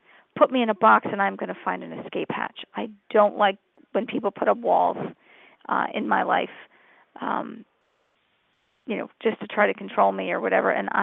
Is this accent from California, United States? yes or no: no; New York City, New York, United States; accent: New York; We're from New York.